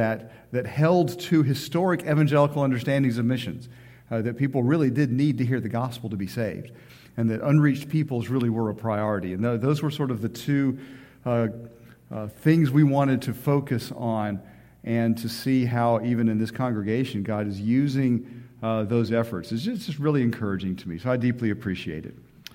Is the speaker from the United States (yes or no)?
yes; Miami, Florida, United States; I was telling the earlier service, I grew up in Miami.